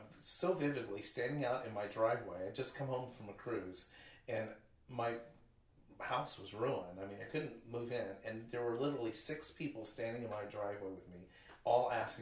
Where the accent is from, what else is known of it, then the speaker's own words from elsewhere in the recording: Fayetteville, Arkansas, United States; I remember I grew up in Fayetteville, Arkansas, and there was no, I don't think I even know anybody that smoked in high school.